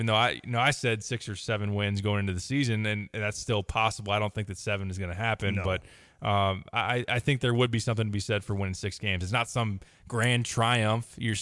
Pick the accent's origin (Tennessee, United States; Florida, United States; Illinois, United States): Illinois, United States; Champaign; I grew up in Champaign, and you're told that you're supposed to hate Indiana with your core.